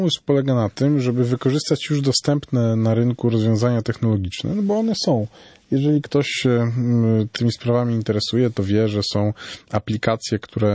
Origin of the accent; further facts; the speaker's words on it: Wrocław, Lower Silesian Voivodeship, Poland; Też jestem z Wrocławia, także bardzo miło słyszeć kogoś z mojego rodzinnego miasta.